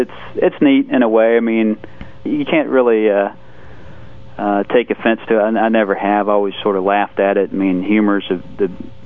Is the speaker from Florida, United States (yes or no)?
yes; Florida, United States; also born or lived in Moorhead, Kentucky; And then on to Moorhead, Kentucky, and that was actually where I was born, even though I grew up in Florida.